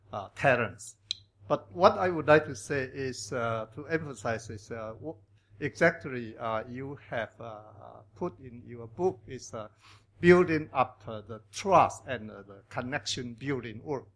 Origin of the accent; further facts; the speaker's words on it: Taiwan; I'm from Taiwan. Yes … from Taiwan, and I did not migrate to Thailand, but I'm only visiting Thailand.